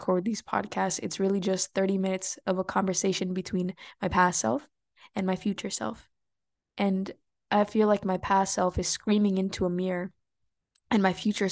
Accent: Mexico; accent: Mexican; Sorry, guys, my Mexican accent is gonna keep coming out in English because I've been speaking a lot of Spanish.

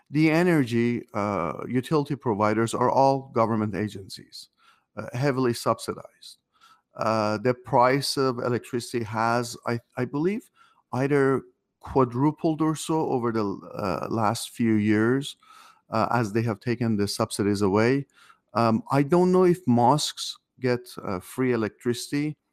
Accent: Paris, Île-de-France, France; also born or lived in Iran; now in United States; I was born in Iran. Spent my teen years. Moved to the U.S. once in '79, and then moved back out. Grew up in France. Spent my teen years in Paris, which was wonderful. And moved to the U.S.

